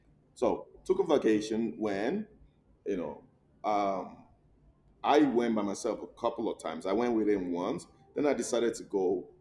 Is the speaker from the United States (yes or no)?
no; Nigeria; Well, so my growing up in Nigeria, watching my mom, you know, as being the matriarch of the family